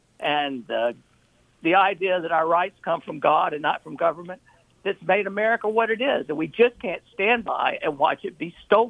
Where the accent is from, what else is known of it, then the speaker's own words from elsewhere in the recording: Montgomery, Alabama, United States; also born or lived in Texas; I was born in Texas when my dad was an Air Force officer, but I've lived in Montgomery since I was two. And after I graduated from college, I came back to Montgomery